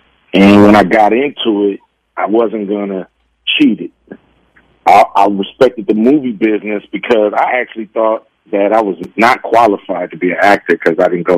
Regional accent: West Coast, United States; I mean, we're from the West Coast, so you just got to, you know, make it in rap.

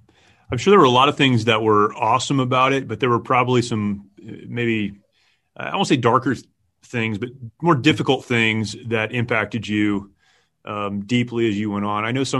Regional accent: California, United States; But so that's my hometown, and I've tried to keep that quiet.

